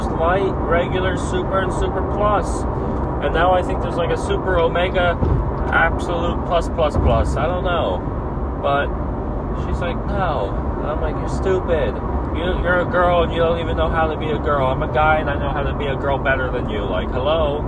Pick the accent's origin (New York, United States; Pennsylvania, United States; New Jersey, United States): Pennsylvania, United States; born there; The only thing that shows I'm from Pennsylvania is my birth certificate.